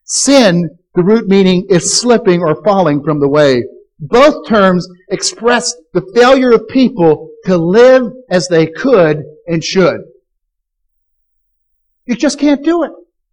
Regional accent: South Carolina, United States; For instance, I'm from South Carolina.

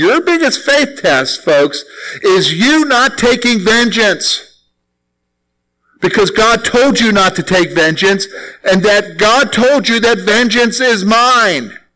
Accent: the South, United States; I remember back as a kid growing up in the South.

